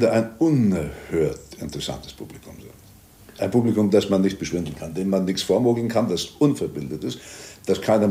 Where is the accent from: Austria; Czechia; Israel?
Czechia; North Bohemia; Ich bin aufgewachsen in Nordböhmen in der Nähe des Riesengebirges, in einem Winkel, wo noch zu meiner Kinderzeit wirklich Geschichten erzählt worden sind.